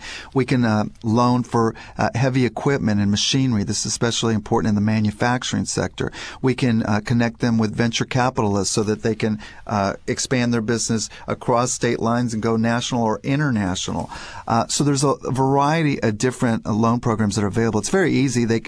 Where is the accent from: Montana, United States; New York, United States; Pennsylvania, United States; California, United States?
California, United States; Well, I was just out in California. That's my home state